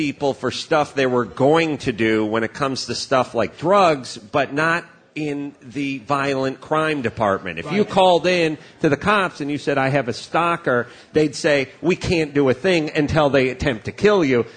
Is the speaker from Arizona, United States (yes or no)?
no; North Hollywood, California, United States; in North Hollywood, my hometown, by the way, just up the street on Laurel Canyon where I grew up